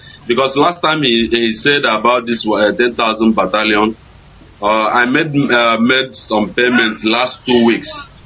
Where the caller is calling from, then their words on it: Dakar, Senegal; I'm calling from Dakar, Senegal.